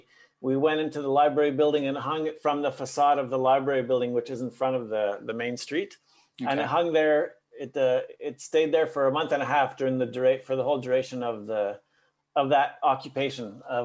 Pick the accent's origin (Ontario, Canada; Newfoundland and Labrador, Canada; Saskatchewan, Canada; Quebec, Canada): Quebec, Canada; Montreal; I decided to sign it … because I'm from Montreal, but I wasn't in Montreal when, like, I made it somewhere else.